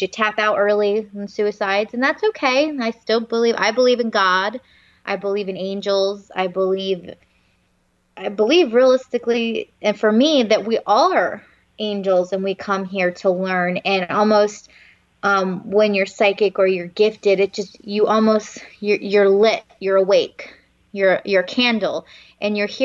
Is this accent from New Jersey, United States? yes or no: yes; New Jersey, United States; Hello, New Jersey. I'm from New Jersey, so I love it.